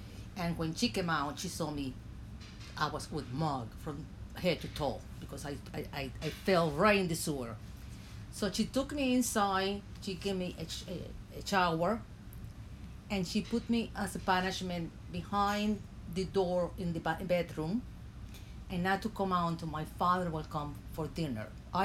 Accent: Banes, Holguín, Cuba; now in United States; I grew up in Banes. It was, we used to live outside the town, and I grew up around a lot of land and animals.

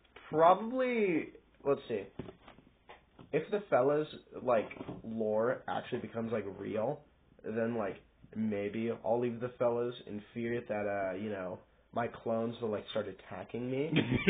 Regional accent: Grover Beach, California, United States; Where I grew up? Grover Beach.

